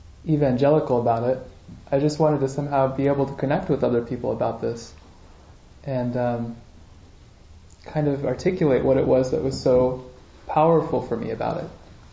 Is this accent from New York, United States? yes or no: no; Virginia, United States; And I was born and raised in the Virginia, Washington, D.C. area.